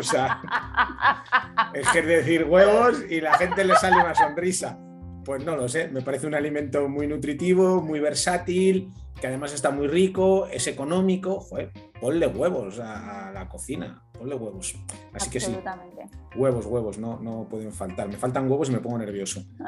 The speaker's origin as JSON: {"language": "Spanish", "town": "Madrid", "region": "Community of Madrid", "country": "Spain", "tie": "born there", "said": "vivo en Madrid y nací en Madrid."}